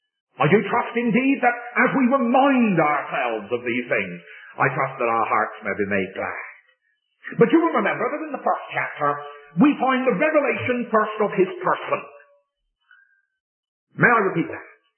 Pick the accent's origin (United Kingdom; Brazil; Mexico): United Kingdom; England; you will pardon me as an Englishman